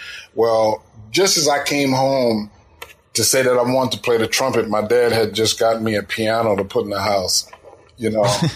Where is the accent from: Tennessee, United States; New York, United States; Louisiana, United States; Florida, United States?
Louisiana, United States; New Orleans; when I was a kid, man, I grew up in a household where there was music everywhere.